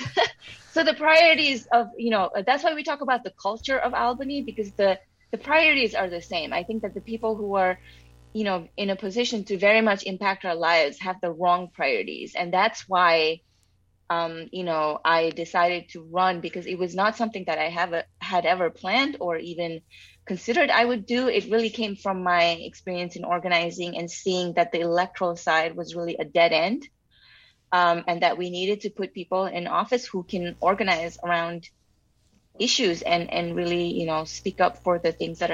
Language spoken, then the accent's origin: English; Kathmandu, Bagmati, Nepal; moved away as an adult; now in New York, United States; So I am from Kathmandu, Nepal. That's where I was born and raised, and that's where I was, until I left to come to school in New York.